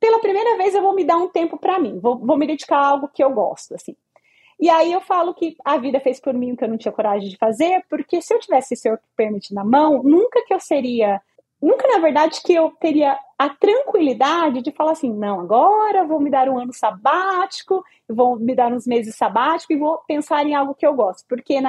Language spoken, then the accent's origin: Portuguese; Brazil; moved away; quando eu vim do Brasil, eu já vim falando, quero fazer qualquer outra coisa da minha vida, menos trabalhar com direito.